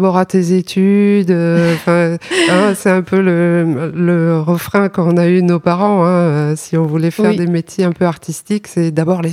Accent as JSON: {"language": "French", "town": "Épinal", "region": "Grand Est", "country": "France", "said": "Je crois que c'était à Épinal parce que c'est ma région d'origine"}